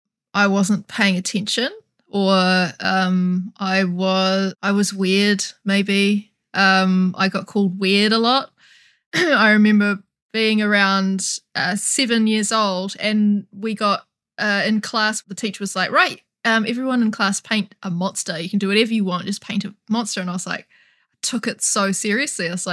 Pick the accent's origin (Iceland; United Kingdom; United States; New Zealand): New Zealand; I'm from New Zealand. I'm a singer-songwriter.